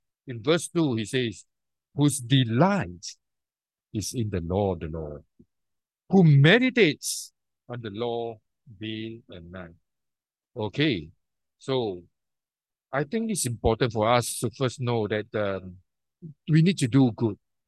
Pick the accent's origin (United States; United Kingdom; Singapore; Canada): Singapore; Maybe many of us growing up in Singapore, we are influenced by other religion.